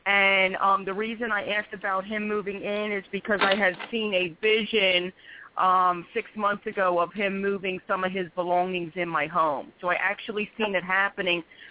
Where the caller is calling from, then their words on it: Philadelphia, Pennsylvania, United States; I'm calling from Philadelphia, PA.